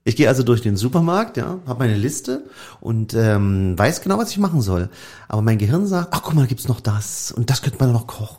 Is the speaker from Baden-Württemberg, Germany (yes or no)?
no; Saxony, Germany; ich komme ja aus Sachsen, ne? Ist Weihnachten was ganz Bedeutendes, ne? Das ist Erzgebirge nicht weit.